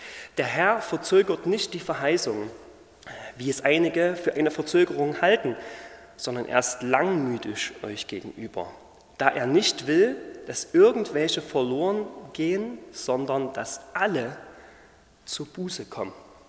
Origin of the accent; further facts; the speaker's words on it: Crimmitschau, Saxony, Germany; ich komme aus Grimmitschau